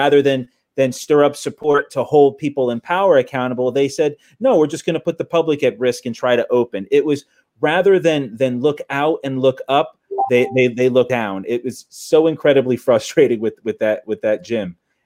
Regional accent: Long Branch, New Jersey, United States; I mean, I'm from Long Branch

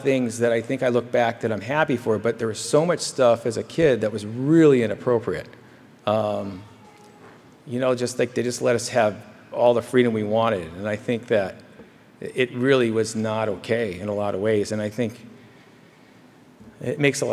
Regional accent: Midwest, United States; And I think growing up in the Midwest, I think the idea of being an actor was about the most ludicrous thing you could possibly tell somebody.

